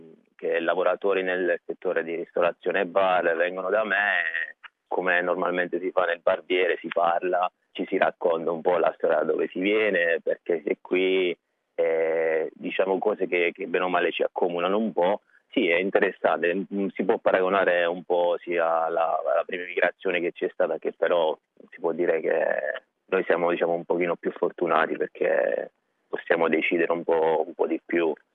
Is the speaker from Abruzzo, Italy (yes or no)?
yes; Guardiagrele, Abruzzo, Italy; vengo dall'Abruzzo, un paese in provincia di Chieti, Guardia Grele. Sono figlio di artigiani, tre generazioni di barbieri, e quindi si può dire che ce l'ho nel sangue, sono cresciuto dentro il salone.